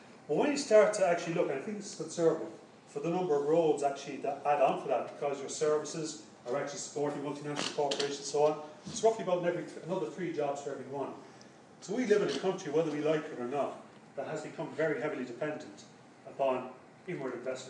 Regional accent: Ireland; accent: Irish; as I walked in and as I started to talk, my particular Irish accent, I started to get all these smiles

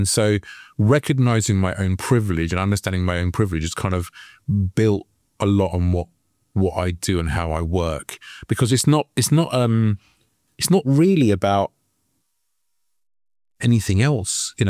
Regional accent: London, United Kingdom; I grew up in West London, and it was a multicultural area.

